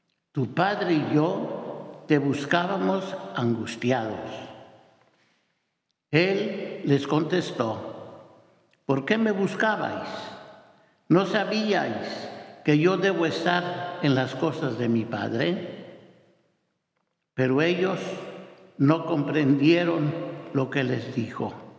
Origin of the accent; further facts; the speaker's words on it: Zamora, Michoacán, Mexico; allí en mi pueblo, en Zamora, Michoacán